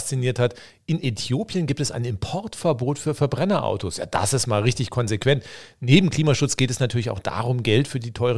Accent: Germany; Als Deutscher

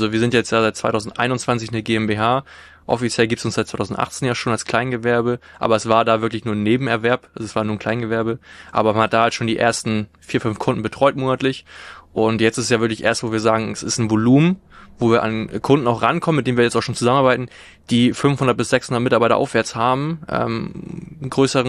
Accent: Tornesch, Schleswig-Holstein, Germany; Ich bin ursprünglich in Tornisch aufgewachsen, das ist beim Kreis Pinneberg.

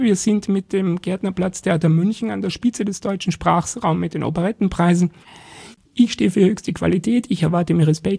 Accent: Styria, Austria; dass es mich unglaublich an die Steiermark erinnert, an meine Heimat.

